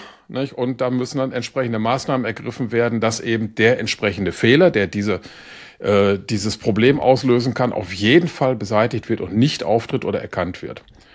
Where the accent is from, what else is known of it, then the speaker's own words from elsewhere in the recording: Gütersloh, North Rhine-Westphalia, Germany; Also habe ich natürlich auch zu Hause gewohnt, von Gütersloh nach Bielefeld. Ich bin also in Gütersloh aufgewachsen, das ist ja nun nicht weit.